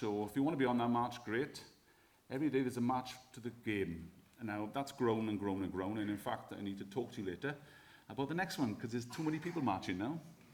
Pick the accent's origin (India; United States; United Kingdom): United Kingdom; Wales; And that's what being Welsh is about. It's about being out there and sharing our unique culture, our unique way of life.